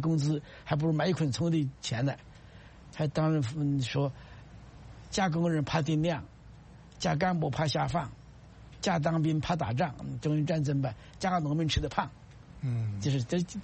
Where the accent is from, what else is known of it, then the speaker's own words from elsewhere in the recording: China; 不让留学生知道，我们中国人吃